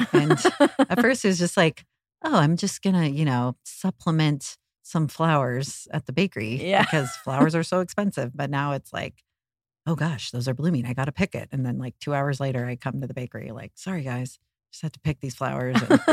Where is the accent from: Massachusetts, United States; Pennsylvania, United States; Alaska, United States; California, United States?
California, United States; Ojai; I'll start out by saying I grew up in Ojai, California, a small town surrounded by nature.